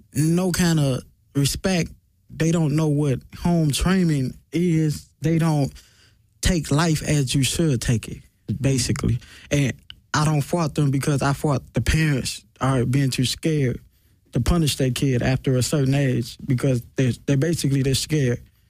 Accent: Detroit, Michigan, United States; now in California, United States; I've been here since March 31st, actually, the day that I left Detroit and came to California.

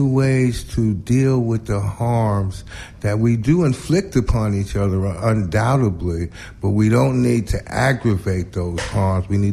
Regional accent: New York City, New York, United States; So I grew up in New York City, for the most part.

